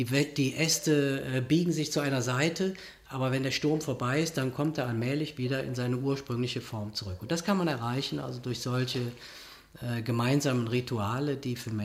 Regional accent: Rhineland, Germany; da gibt es bei mir so etwas wie die Gnade der rheinischen Geburt. Also als Rheinländer

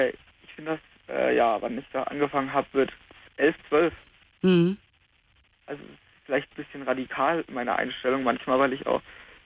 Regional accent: Hesse, Germany; Und ich komme halt auch aus dem Dorf. also ziemlich hin, also ich würde jetzt nicht sagen Hinterwäldler, also unsere nächste Großstadt ist, glaube ich, Fulda.

